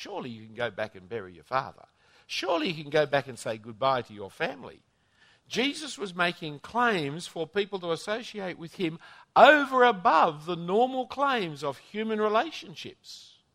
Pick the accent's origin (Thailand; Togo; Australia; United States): Australia; You can't enjoy the privilege of being an Australian without also being ashamed of what Australia has done.